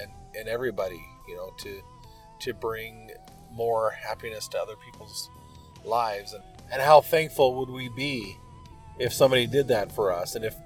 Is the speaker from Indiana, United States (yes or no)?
no; Montana, United States; It's totally different than what I grew up with in Montana or being in California kind of heat.